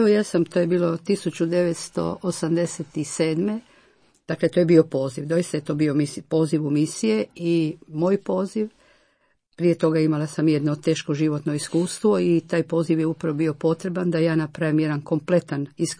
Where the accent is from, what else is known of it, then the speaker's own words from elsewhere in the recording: Rijeka, Primorje-Gorski Kotar County, Croatia; born there; Ja sam rođena Riječanka, tako je.